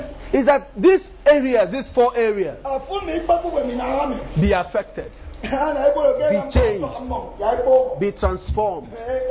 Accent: Port Harcourt, Rivers, Nigeria; I was born and bred in Port Harcourt.

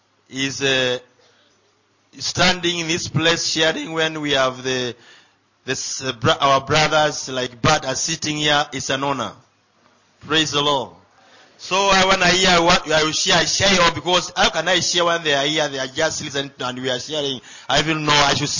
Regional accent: Eastern Province, Kenya; I come from Eastern Kenya, where Amber is hot and dry.

